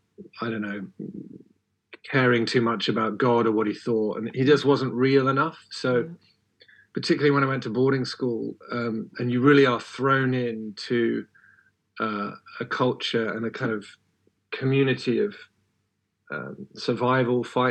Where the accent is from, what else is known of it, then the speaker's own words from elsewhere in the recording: London, United Kingdom; So I was raised by 2 loving parents in London. I grew up in London, in Wandsworth. I suppose you could call us a sort of nominal Christian family. Dad was High Catholic, mum low Anglican